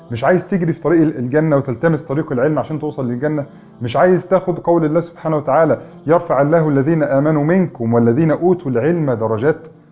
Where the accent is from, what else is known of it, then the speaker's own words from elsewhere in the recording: Egypt; حس ان انا مصري